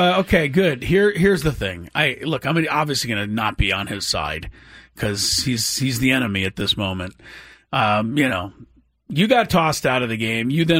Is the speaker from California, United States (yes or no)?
yes; Beverly Hills, California, United States; Do you think I think I'm better than you because I grew up in Beverly Hills?